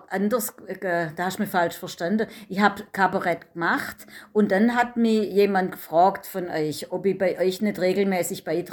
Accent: Stuttgart, Baden-Württemberg, Germany; accent: Stuttgart Swabian; Ich habe schon ein bisschen weichgespültes Stuttgarter Schwäbisch

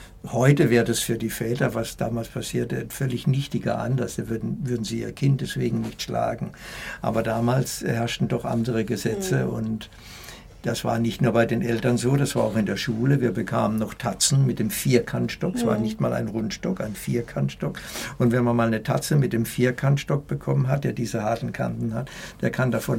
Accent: Heidelberg, Baden-Württemberg, Germany; also born or lived in Sudetenland; Wir waren quasi Vertriebene aus dem Sudetenland. Und ich war ein Jahr alt, als ich dann nach Heidelberg kam. Und ich betrachte mich eigentlich als Heidelberger

